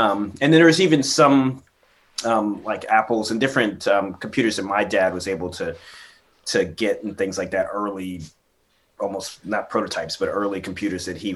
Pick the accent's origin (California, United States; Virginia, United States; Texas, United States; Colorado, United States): Virginia, United States; Dale City; So originally, grew up in Dale City, Virginia. So Prince William County, you know, just maybe right on 95. Went to high school there.